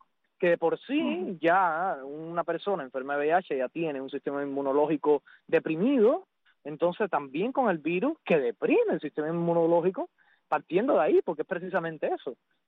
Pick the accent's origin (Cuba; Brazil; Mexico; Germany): Cuba; now in Netherlands; esa fue una de las razones por las cuales yo salí de Cuba